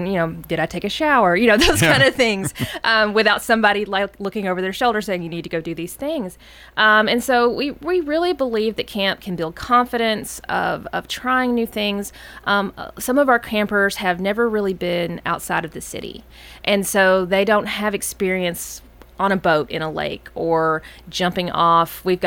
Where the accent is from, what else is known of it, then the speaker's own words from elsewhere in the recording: Nashville, Tennessee, United States; I'm from Nashville